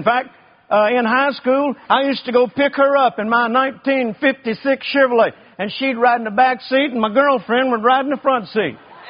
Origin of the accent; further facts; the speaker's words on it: Mississippi, United States; born there; The farm where I was born in Mississippi, my grandfather, he wouldn't spend a dime.